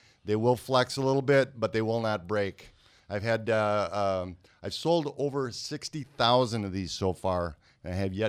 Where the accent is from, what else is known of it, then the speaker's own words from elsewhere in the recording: St. Paul, Minnesota, United States; now in Oakdale, United States; I'm from Oakdale. I've lived there for about 20 years now. Grew up in St. Paul. Just an East Side kid.